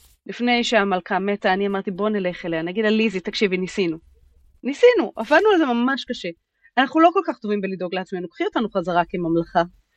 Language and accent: Hebrew; United Kingdom; כי אני בריטית, אבל אני כן יודעת צרפתית.